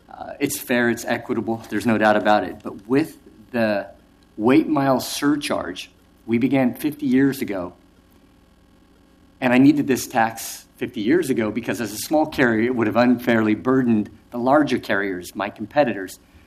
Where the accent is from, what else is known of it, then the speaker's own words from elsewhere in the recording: Portland, United States; I'm from Portland. I grew up in Portland. Our company began in Portland.